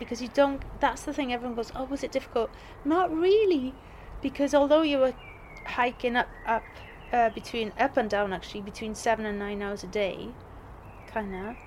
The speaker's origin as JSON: {"language": "English", "region": "Wales", "country": "United Kingdom", "tie": "born or raised there", "said": "I'm, you know, born and bred in Wales. You know, there's no hiding away from the accent and stuff. But I'm from South Wales. I'm a South Wales mongrel."}